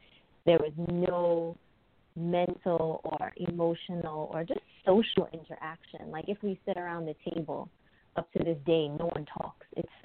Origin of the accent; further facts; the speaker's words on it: Brooklyn, New York, United States; I'm from Brooklyn, New York.